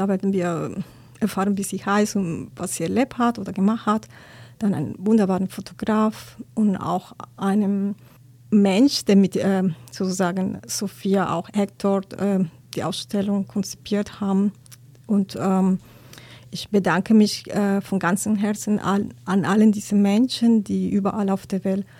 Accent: Cali, Valle del Cauca, Colombia; Ich komme aus Cali, Kolumbien.

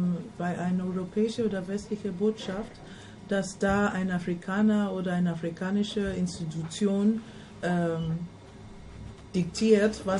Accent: Nigeria; Und das Land, wo ich herkomme, in Nigeria, ist das auch nicht üblich, dass man die Sachen einfach von anderen bestimmen lässt.

